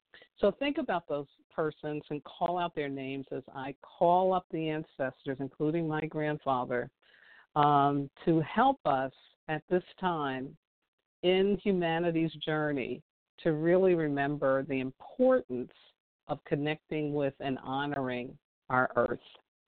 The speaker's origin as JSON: {"language": "English", "town": "Staten Island", "region": "New York", "country": "United States", "tie": "born or raised there", "said": "where I grew up on Staten Island, there were woods around our home. It wasn't all developed the way it is now."}